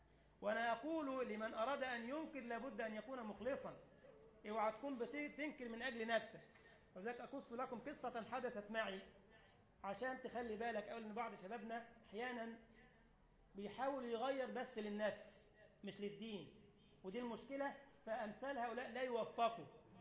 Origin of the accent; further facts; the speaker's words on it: Giza, Giza Governorate, Egypt; يعني احنا عندنا في الجيزة ما روح ادي درس ما بعرفش ادي الدرس